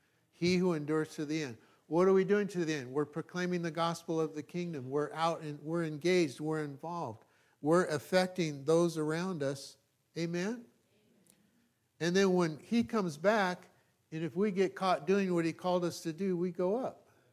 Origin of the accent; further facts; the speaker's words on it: California, United States; So I grew up in this country. I grew up in California. I was born in Sacramento. I've always been in California.